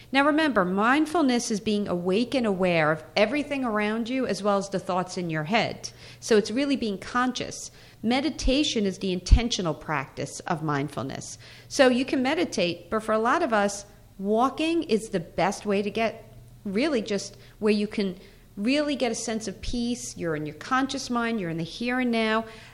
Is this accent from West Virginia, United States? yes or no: no; New York, United States; I just walk fast. I'm a New Yorker. That's how we are.